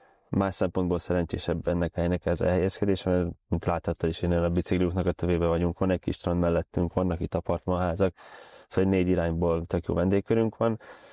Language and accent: Hungarian; Zala, Hungary; born there; Én a Balatonnál születtem, tehát Keszthelyi és Györöki lakos vagyok vegyesen. Egy vendéglátós családba születtem, szóval igazából én étterembe is nőttem fel, büfékbe